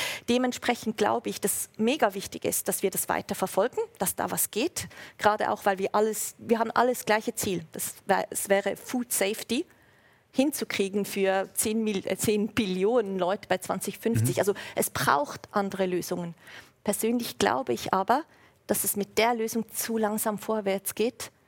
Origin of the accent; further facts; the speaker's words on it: Switzerland; accent: Swiss; also die Schweiz ist, wo wir herkommen. Ich meine, mein Akzent, oder? Ja. Ich kann es nicht verstecken.